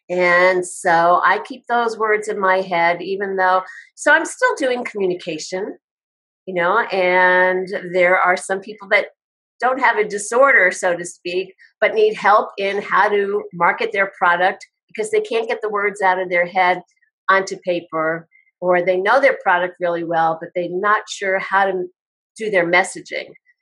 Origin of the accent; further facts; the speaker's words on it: New York, United States; as I mentioned, I live in Colorado and I'm originally from New York.